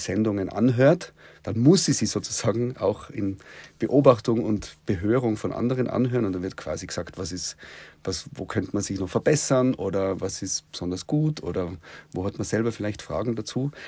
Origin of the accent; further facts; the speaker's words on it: Tyrol, Austria; doch, ich bin da aufgewachsen und komme aus Tirol